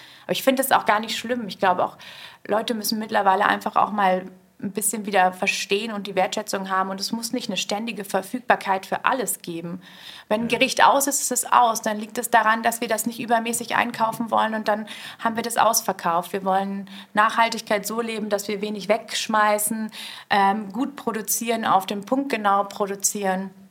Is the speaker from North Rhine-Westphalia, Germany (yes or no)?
yes; North Rhine-Westphalia, Germany; Aus Nordrhein-Westfalen.